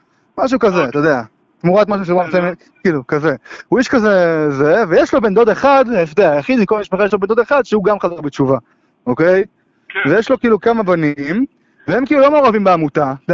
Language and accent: Hebrew; Beit Shemesh, Jerusalem District, Israel; שאני לא אמריקאי באמת, יש רק אזרחות, ושגדלתי, אבל שגדלתי בבית שמש ולמדתי בגוש